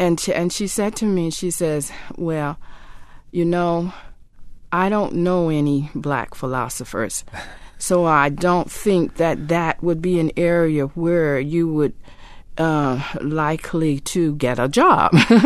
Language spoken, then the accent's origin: English; the South, United States; now in New York, United States; I grew up in the South where my point is